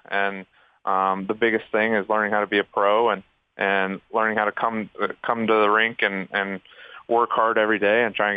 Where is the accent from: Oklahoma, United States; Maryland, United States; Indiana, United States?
Oklahoma, United States; but obviously a lot different because I'm from Oklahoma.